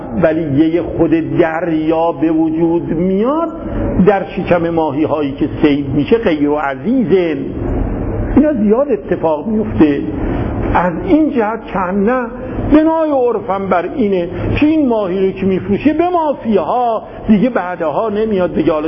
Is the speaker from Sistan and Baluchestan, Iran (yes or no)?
no; Yazd, Iran; نه ما هم یزدی هستیم دیگه، خودمون اول گفتیم.